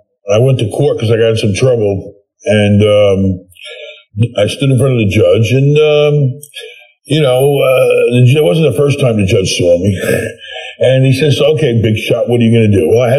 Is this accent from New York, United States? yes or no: yes; New York, United States; It's very strange growing up in New York. It's a strange place.